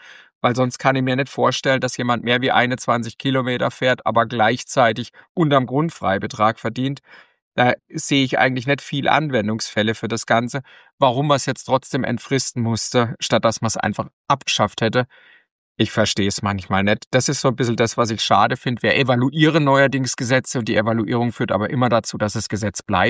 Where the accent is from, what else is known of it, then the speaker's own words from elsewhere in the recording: Karlsruhe, Baden-Württemberg, Germany; ich komme aus Karlsruhe.